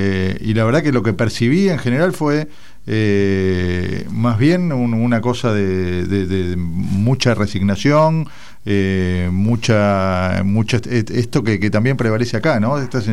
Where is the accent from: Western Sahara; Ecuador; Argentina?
Argentina; now in Colombia; muchos se enteran de las noticias cuando les decís que sos argentino